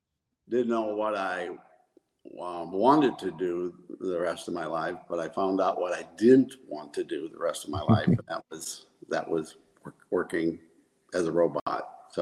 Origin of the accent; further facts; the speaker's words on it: Seneca, Iowa, United States; Well, I am from North Central Iowa. Address is Fenton, but I claim a town or a city called Seneca, and we live in the suburbs of Seneca, about 2 miles out.